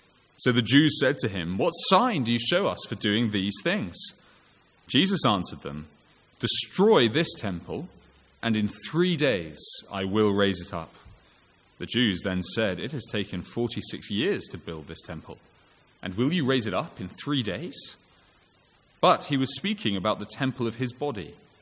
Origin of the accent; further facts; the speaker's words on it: United Kingdom; I don't think it's simply because I'm British and slightly sort of middle-of-the-road boring.